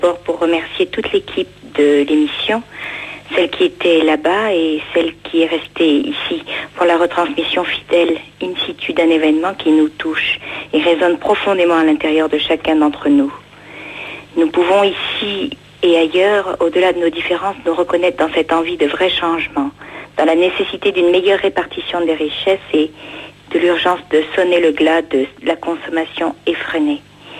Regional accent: Guadeloupe, France; born there; now in Gard, France; Je suis native de Guadeloupe, j'habite dans le Gard. Et j'approche de la cinquantaine

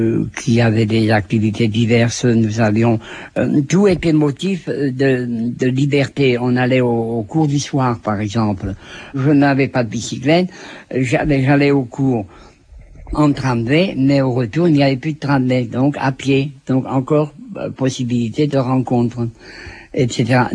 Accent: Grand Est, France; en tant qu'Alsacien, il y a peut-être aussi un peu de germanisme là-dedans.

